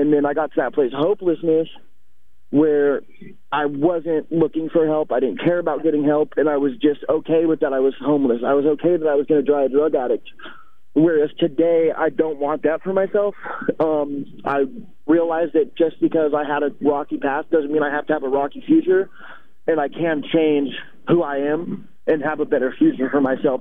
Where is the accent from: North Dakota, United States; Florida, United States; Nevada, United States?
Nevada, United States; Reno; also born or lived in Sacramento, California; I grew up in Reno, Nevada, and Sacramento, California. I kind of bounced back between those two places.